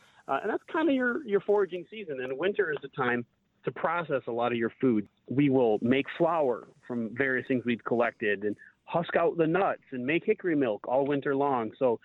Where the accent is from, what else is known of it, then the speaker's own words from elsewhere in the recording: Wisconsin, United States; I mean, I love cheese, and I grew up in Wisconsin.